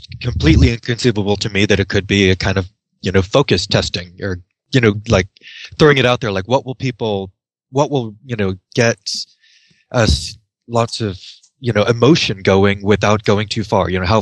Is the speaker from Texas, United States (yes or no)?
no; Sunnyvale, California, United States; we'd get so much loot where I grew up in Sunnyvale.